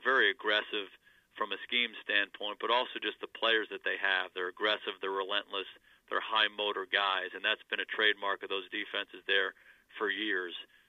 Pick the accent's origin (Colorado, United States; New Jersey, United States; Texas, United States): New Jersey, United States; also born or lived in Abington, Pennsylvania; But I did spend a lot of my youth in New Jersey, and I have a lot of family in New Jersey